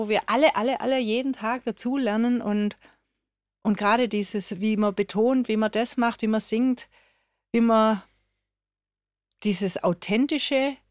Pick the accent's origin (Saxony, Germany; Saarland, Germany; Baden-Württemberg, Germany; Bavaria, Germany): Baden-Württemberg, Germany; als Schwäbin